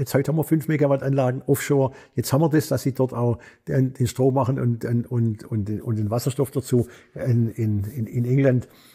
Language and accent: German; Baden-Württemberg, Germany; weil ich muss ja als Schwabe in Korea muss man ja nicht unbedingt nur koreanisch essen.